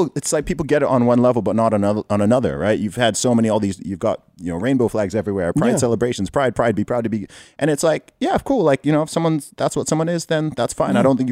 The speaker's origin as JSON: {"language": "English", "country": "Saudi Arabia", "tie": "born or raised there", "said": "I mean, I grew up in Saudi Arabia and I was in the Boy Scouts and they used to try to get us to, you know, we used to pledge allegiance to the flag."}